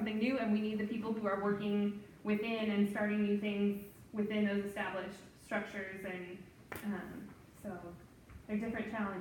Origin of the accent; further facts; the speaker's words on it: West Coast, United States; I come from the West Coast, so anything over 100 is really old.